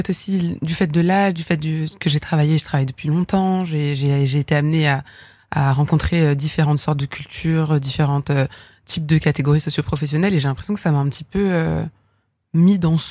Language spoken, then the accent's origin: French; Vauréal, Île-de-France, France; born or raised there